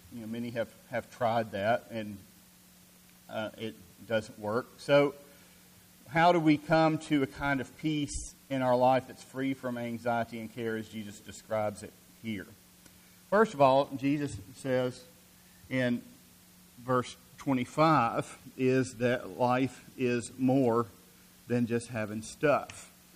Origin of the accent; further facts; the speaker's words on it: Columbus, Georgia, United States; When I was growing up in Columbus, Georgia, there was a shoe store downtown